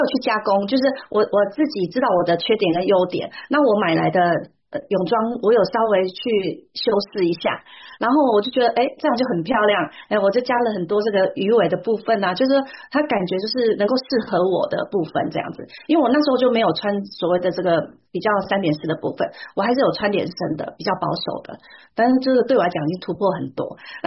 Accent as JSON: {"language": "Chinese", "country": "Taiwan", "said": "我觉得台湾就是我们中国人吧，"}